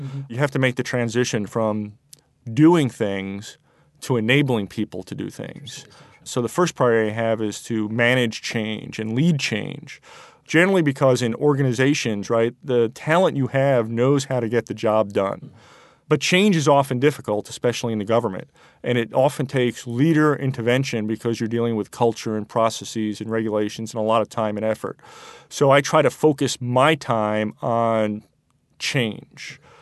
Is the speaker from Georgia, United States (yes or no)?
no; New York, United States; So I'm originally from New York.